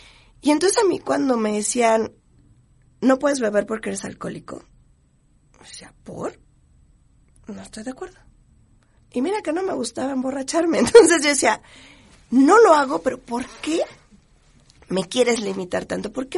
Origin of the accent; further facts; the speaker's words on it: Mexico City, Mexico; born there; Sí, estoy cumpliendo 21 años. Pues, bueno … nacida en antes Distrito Federal, y soy mexicana